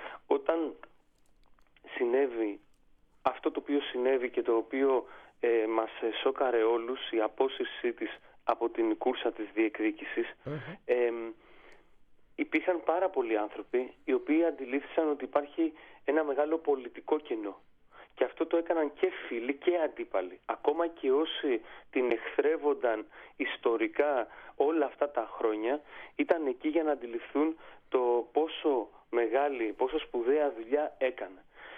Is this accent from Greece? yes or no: yes; Nafplio, Peloponnese, Greece; Ξέρετε, στα μέρη μου, στο Ναύπλιο, την πρωτοχρονιά, κλείνουμε και ανοίγουμε το διακόπτη.